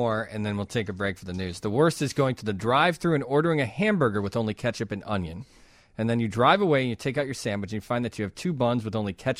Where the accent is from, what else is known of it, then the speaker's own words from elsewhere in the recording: Wonder Lake, Illinois, United States; moved away as an adult; I'm from Wonder Lake, Illinois.